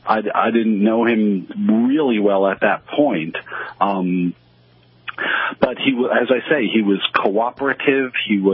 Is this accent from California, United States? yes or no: no; New York City, New York, United States; Frankly, I grew up in New York City. I'm used to a lot of aggression.